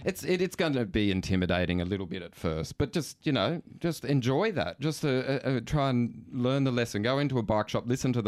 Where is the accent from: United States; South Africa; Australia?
Australia; Coffs Harbour, New South Wales; also born or lived in Netherlands; Well, I grew up in Coffs Harbour, and when I got back from Holland when I was a teenager, I wanted to do surfing.